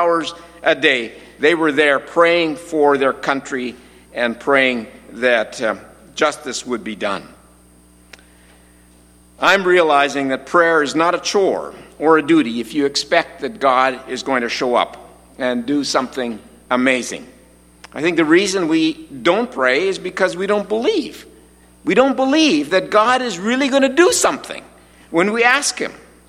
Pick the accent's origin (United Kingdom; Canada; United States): Canada; Saskatoon, Saskatchewan; which of course is my team since I come from Saskatoon